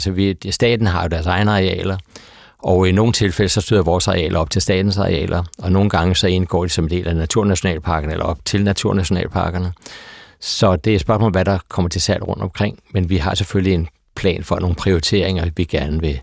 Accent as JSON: {"language": "Danish", "town": "Virum", "region": "Capital Region of Denmark", "country": "Denmark", "tie": "born or raised there", "said": "jeg voksede op ude i Virum nord for København. Og vi boede ikke så langt fra en skov og en mose"}